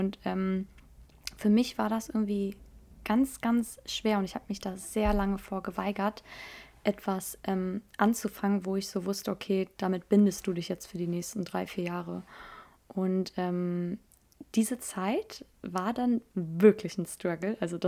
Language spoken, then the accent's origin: German; Neustadt am Rübenberge, Lower Saxony, Germany; Ich bin 22 und ich komme aus der Umgebung Hannover. Ich kann es ja auch einfach genauer sein, Neustadt am Rübenberge.